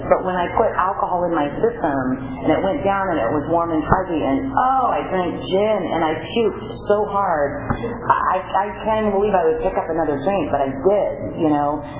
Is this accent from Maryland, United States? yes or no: no; Bass Lake, California, United States; also born or lived in Fresno; What it was like was when I grew up in Bass Lake, actually I was born in Fresno, and ended up in Bass Lake when I was, I don't know, maybe, you know, six or so, I was pretty young.